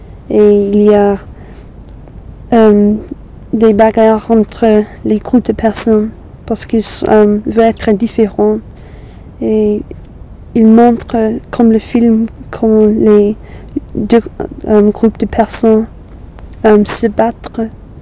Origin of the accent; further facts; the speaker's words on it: South West England, United Kingdom; French is a second language; now in Manchester, United Kingdom; Parce que moi, je viens de la Cromwaille. C'est assez rural, il n'y a pas de, trop de violence.